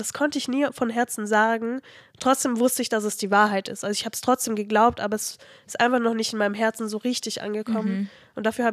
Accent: Brazil; now in Germany; Wie cool ist es bitte, dass ich Brasilien kennenlernen durfte als meine Heimat, aber auch jetzt mittlerweile seit 13 Jahren Deutschland.

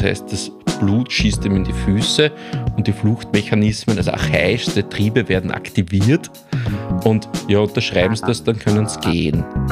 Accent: Klosterneuburg, Lower Austria, Austria; Nein, also ich komme aus Klosterneuburg

